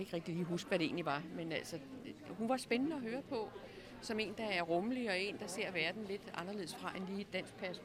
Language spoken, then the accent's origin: Danish; Hellerup, Capital Region of Denmark, Denmark; Hellerup.